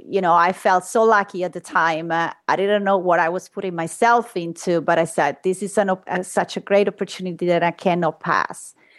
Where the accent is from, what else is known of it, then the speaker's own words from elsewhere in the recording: Rome, Lazio, Italy; moved away as an adult; I was born and raised in Rome.